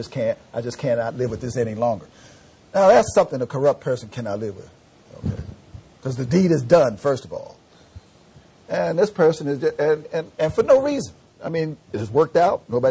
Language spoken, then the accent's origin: English; the South, United States; accent: southern; If you have a lot of conflicts, my southern accent creeps.